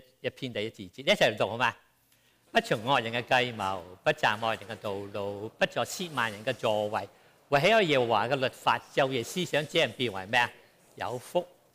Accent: Hong Kong; moved away; 這個對我們香港人來說呢是有個都有個影響的。大家我沒有回香港長七年了

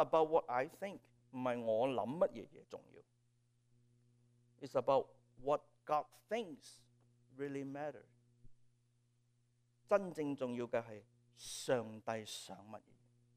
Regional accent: China; 我们中国人比较近近东的世界，保罗那时的背景，我们姑且用这个心思意念将它涵盖了

